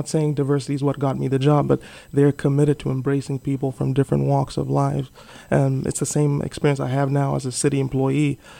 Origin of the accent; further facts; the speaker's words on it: Zambia; When I was growing up in Zambia, there were 2 universities in the entire country